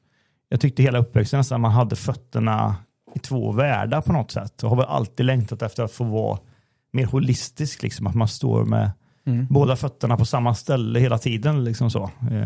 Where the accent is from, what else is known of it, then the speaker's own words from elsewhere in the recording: Kil, Värmland, Sweden; Jag växte upp i Kil i Värmland i en klassisk missionbaptistförsamling